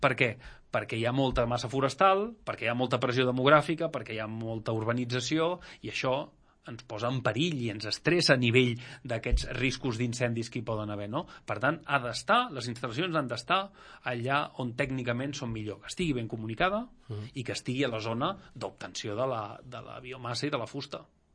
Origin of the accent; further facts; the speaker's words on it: Els Hostalets, Catalonia, Spain; com que jo els hostalets me'ls estimo molt, com és el meu poble